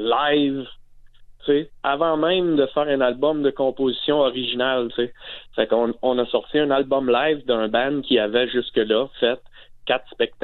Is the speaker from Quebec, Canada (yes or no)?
yes; Îles-de-la-Madeleine, Quebec, Canada; descendre chez nous aux Îles-de-la-Madeleine